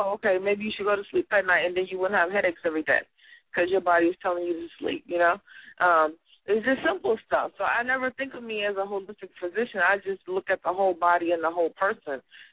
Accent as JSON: {"language": "English", "region": "Tennessee", "country": "United States", "said": "I'm from Tennessee, and there really wasn't much to do down there except, you know, we worked in the fields."}